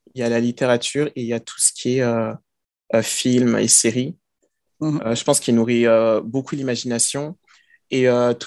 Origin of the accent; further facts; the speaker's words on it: Paris, Île-de-France, France; also born or lived in Abidjan, Côte d'Ivoire; je suis né à Abidjan, en Côte d'Ivoire. Donc, il y a oula, 38 ans au moins. Et donc, j'habite à Paris depuis l'âge de 5 ans. Donc, j'ai fait toute ma scolarité ici.